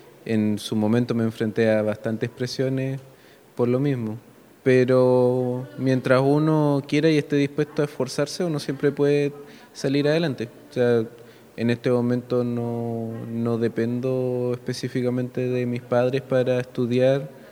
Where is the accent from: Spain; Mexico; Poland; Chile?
Chile; Isla Maillén, Los Lagos; also born or lived in Concepción; Sí, bueno, crecí en Isla Maillén, acá al frente, y estudié acá en Puerto Montt. Tuve un tiempo en Concepción y después volví para acá.